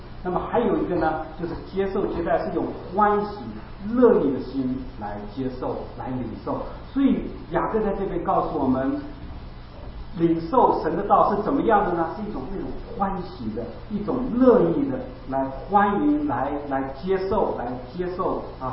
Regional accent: China; 我们大陆人讲就是纠察队心态的啊

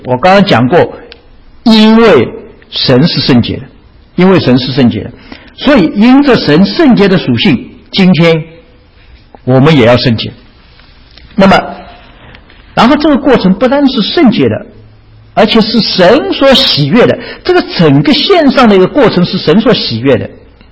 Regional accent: China; 尤其是我是觉得我们中国人那个脸面很重要，是不是？

